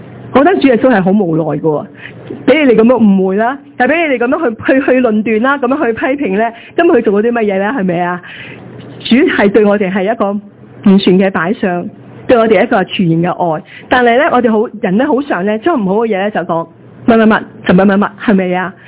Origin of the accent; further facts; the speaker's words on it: Guangdong, China; 好似我哋广东人有句说话，臭罂出臭草